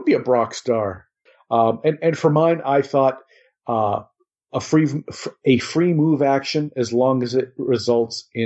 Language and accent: English; New York, United States; I'm from New York. That's how we do it.